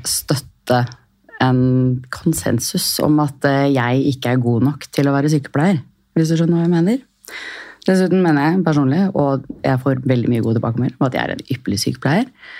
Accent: Asker, Akershus, Norway; og er 31, og jeg kommer fra Asker, som jeg egentlig synes er nærmere Lier enn det Lier er rammen.

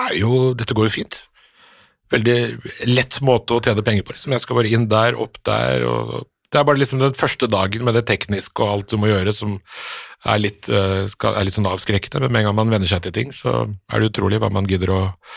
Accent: Oslo, Norway; Ja, jeg vokste opp i Nordstrand, ikke så veldig langt fra der dere bor

